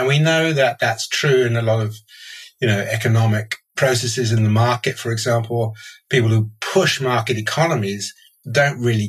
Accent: Nigeria; So I grew up in Nigeria, in the outback, really

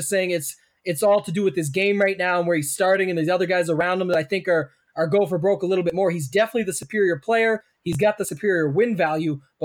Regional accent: Canada; and I'm Canadian, so that converts quite well.

